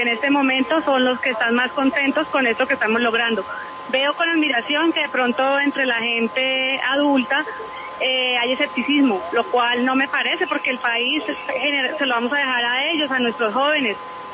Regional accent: Colombia; es un día muy importante para Colombia y para el mundo, porque en ese momento, como colombianos, damos ejemplo al mundo de que sí se puede.

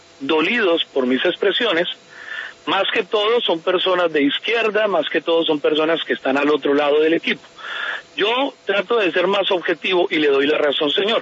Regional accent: Colombia; moved away as an adult; yo me fui de Colombia. Primero, yo tuve dos partes de vida en mi país.

